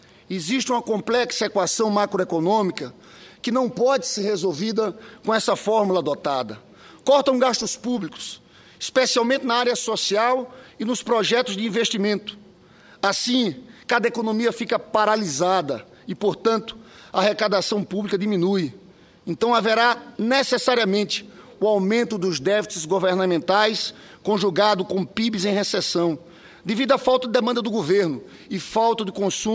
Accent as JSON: {"language": "Portuguese", "region": "Paraíba", "country": "Brazil", "said": "Eu sou paraibano, senador pelo estado do Rio de Janeiro"}